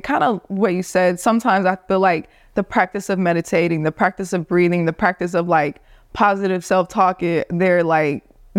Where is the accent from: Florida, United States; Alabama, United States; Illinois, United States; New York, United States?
Florida, United States; Gainesville; also born or lived in Nashville, United States; I grew up in Gainesville, but I went to Vanderbilt. Like being in Nashville, Tennessee at Vanderbilt